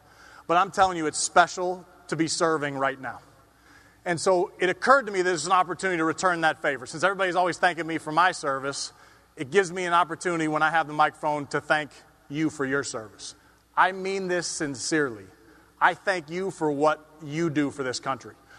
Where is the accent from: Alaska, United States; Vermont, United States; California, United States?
California, United States; I had the good sense, even growing up in California, to marry a beautiful gal from Kentucky.